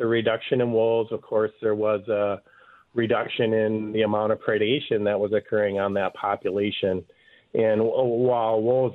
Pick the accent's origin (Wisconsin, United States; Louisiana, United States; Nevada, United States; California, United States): Wisconsin, United States; I'm originally from Wisconsin, so I grew up listening to your program, and I'm just happy to be here, and thank you.